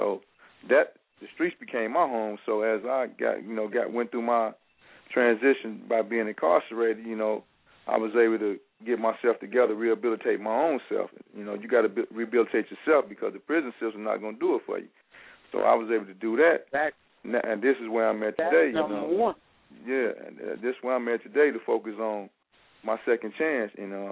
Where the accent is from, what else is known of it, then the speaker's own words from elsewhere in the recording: Gary, Indiana, United States; And I'm also from Gary, Indiana as well.